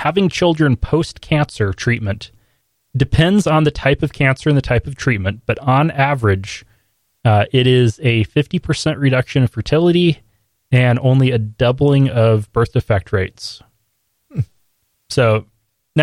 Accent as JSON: {"language": "English", "town": "Ontario", "region": "Oregon", "country": "United States", "tie": "born there", "said": "I'll be 32. And yeah, 1984, I was born in Ontario, Oregon, at what was then the Holy Rosary Hospital, delivered by the same doctor who delivered my three siblings and my mom and most of my aunts and uncles."}